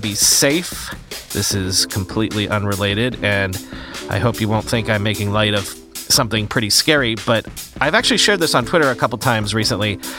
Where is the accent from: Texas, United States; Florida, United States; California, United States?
Florida, United States; it's made me have a sense memory of growing up in Florida.